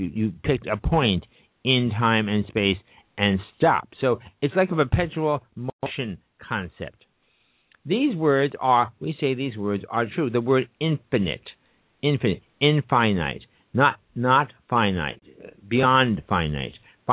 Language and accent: English; New York, United States; now in Bergenfield, United States; I am an Easterner from the New York area, and Easterners and Yorkers, you know, Yorkers, New Yorkers, are known, at least I'm known, to use my hands, and I'm not Italian.